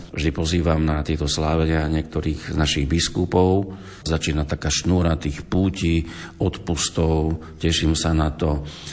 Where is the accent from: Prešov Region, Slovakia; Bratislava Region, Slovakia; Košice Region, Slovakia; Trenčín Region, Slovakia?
Prešov Region, Slovakia; Ja som vyrastal na severnom Zemplíne.